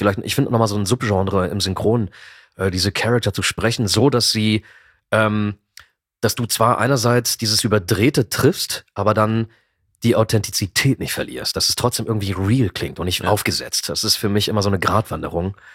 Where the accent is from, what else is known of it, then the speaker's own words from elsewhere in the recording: Germany; zu Hause haben wir Griechisch gesprochen, spreche auch akzentfreies Griechisch, also wie Native quasi, und Deutsch, klar ist klar, ich bin in Deutschland geboren und groß geworden